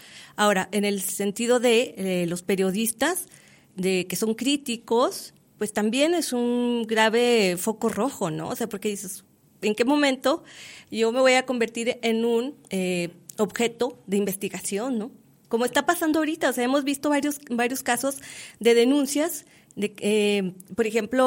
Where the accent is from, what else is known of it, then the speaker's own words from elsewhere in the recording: Mexico; nosotros ya como mexicanos